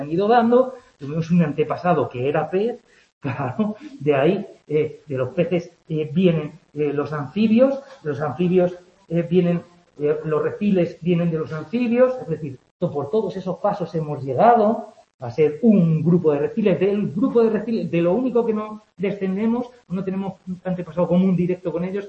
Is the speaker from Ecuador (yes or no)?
no; Madrid, Community of Madrid, Spain; Es como los madrileños que nos creemos que no tenemos acento y va afuera y dicen, ¿qué acento tienes? Uy, madre. En Madrid tenemos acento